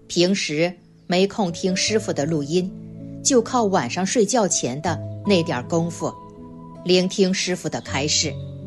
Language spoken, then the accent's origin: Chinese; Shanghai, China; 我是来自上海的同修，